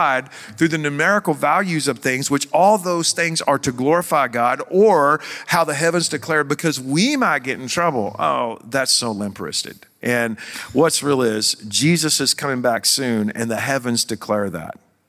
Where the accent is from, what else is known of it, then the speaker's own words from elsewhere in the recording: Joshua, Texas, United States; Mystery of the Sphinx solved, and I'm from Joshua, Texas.